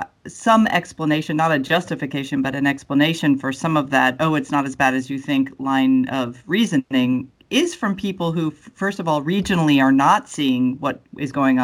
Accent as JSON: {"language": "English", "region": "Florida", "country": "United States", "tie": "born or raised there", "said": "I mean, I grew up in Florida, so whenever there was a hurricane barreling towards the state"}